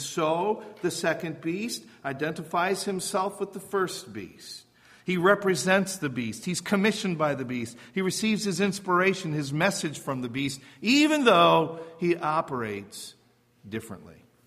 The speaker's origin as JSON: {"language": "English", "region": "Wisconsin", "country": "United States", "tie": "born or raised there", "said": "Wisconsin. That's where I spent all my formative years. God's promised land. But be that as it may, I grew up in the Midwest."}